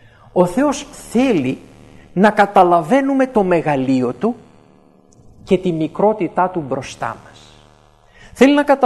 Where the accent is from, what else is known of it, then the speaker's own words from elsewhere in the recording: Greece; έχουμε ως Έλληνες στην κρίνια